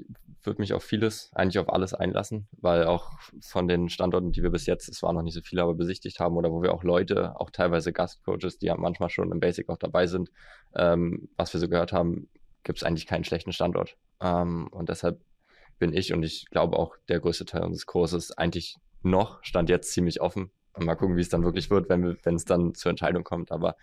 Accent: Berlin, Germany; Ich bin aus Berlin, habe auch von Langen vorher noch nie gehört.

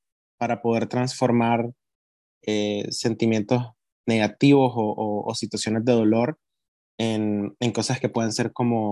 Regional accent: Nicaragua; now in United States; crecí en Nicaragua, vine a los Estados Unidos en 2018

